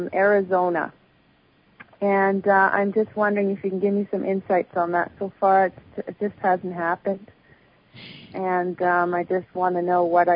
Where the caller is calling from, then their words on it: Canada; I'm calling from Canada as well.